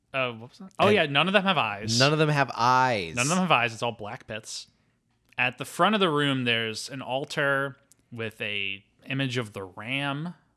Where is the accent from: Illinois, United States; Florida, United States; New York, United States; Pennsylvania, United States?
Pennsylvania, United States; Philadelphia; And I'm from Philadelphia for context, because I guess we're just saying where we're from now.